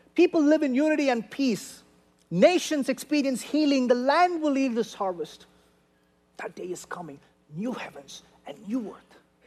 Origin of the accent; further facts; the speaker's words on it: India; I'm an Indian guy, I don't express too much.